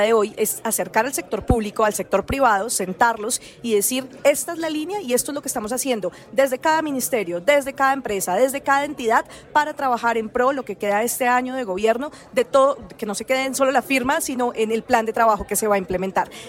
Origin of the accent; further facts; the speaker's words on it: Colombia; Las becas se perdían en ese momento porque, como colombianos, decimos eso es muy lejos